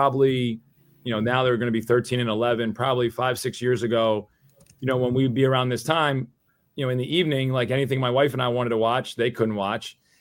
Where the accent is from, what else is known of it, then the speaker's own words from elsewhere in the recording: New Jersey, United States; So I grew up in New Jersey, so those are all my teams.